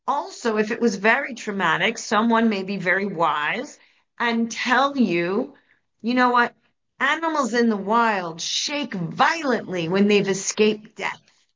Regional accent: New York, United States; I grew up in New York, and there's lots of maps of the United States

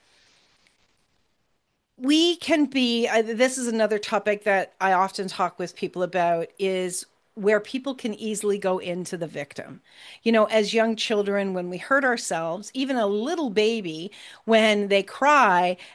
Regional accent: Canada; and I'm a Canadian

